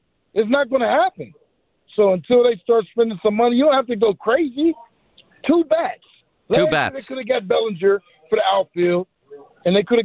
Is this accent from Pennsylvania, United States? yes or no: yes; Pittsburgh, Pennsylvania, United States; I grew up right there in Allegheny Commons, man. We used to walk down the Three Rivers.